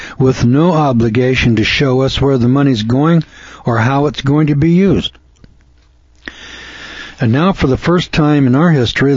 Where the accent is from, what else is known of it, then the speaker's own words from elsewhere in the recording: Deep South, United States; I grew up in the Deep South.